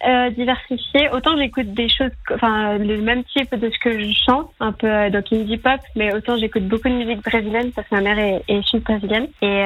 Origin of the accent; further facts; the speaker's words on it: Lausanne, Vaud, Switzerland; je suis une artiste lausannoise.